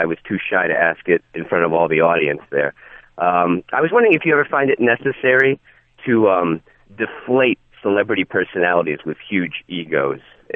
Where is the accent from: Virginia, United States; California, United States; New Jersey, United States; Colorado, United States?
Virginia, United States; Roanoke; I am from Roanoke